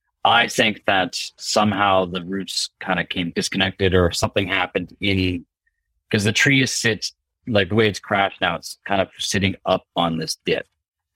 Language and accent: English; Canada; I mean, I'm a kid from Canada, right?